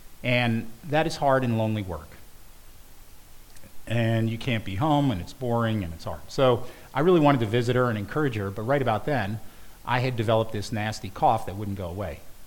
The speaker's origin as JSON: {"language": "English", "country": "United States", "said": "This is not how I think. I'm an American, I'm an individual."}